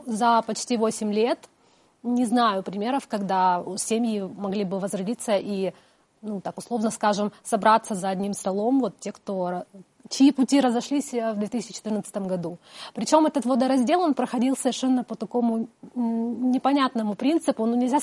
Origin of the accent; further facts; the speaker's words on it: Crimea, Ukraine; moved away as an adult; also born or lived in Simferopol; Красногвардейский район, это моя родина, но перед тем, как я покинула Крым, я 10 лет прожила в Симферополе, то есть я считаю, это тоже такой мой родной город, в котором я жила, развивалась.